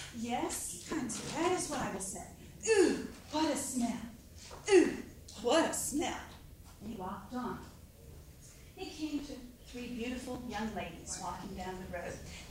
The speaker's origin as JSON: {"language": "English", "town": "Tallahassee", "region": "Florida", "country": "United States", "said": "I'm from Tallahassee, and I'd like to tell you a story from Turkey."}